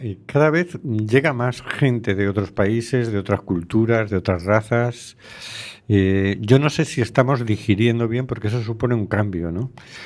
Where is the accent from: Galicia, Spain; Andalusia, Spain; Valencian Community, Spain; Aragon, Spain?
Galicia, Spain; A Coruña; en Coruña, de donde yo vengo, hay solariums que vas para ponerte moreno.